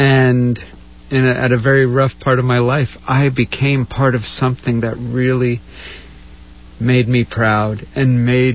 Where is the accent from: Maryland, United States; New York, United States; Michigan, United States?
New York, United States; moved away; You know, when I grew up in New York, and people get this idea that my neck of the woods is this very open, very... But I grew up in a very closed community.